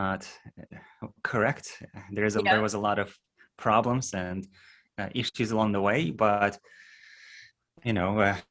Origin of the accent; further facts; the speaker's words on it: Houston, Texas, United States; Well, I am from Houston, Texas. This is where our air quotes headquarters are.